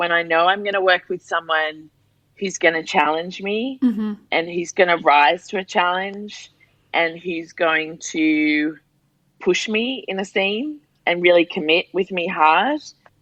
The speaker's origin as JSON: {"language": "English", "country": "Australia", "also_born_or_lived": "London", "moved": "as an adult", "lives_now": "Dubai, United Arab Emirates", "said": "I married, and I came to Dubai from London, originally from Australia."}